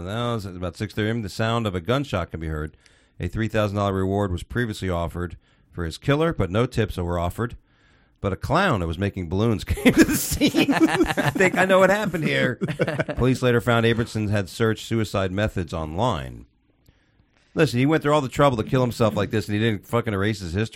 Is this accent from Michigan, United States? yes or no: yes; Michigan, United States; by the way, we do everything in my hometown of Michigan because it won't let me leave.